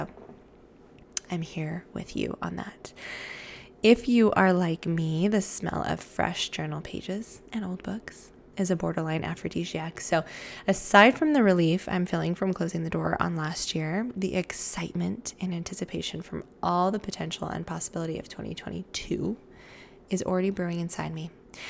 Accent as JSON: {"language": "English", "country": "United States", "said": "especially in my home country of the US"}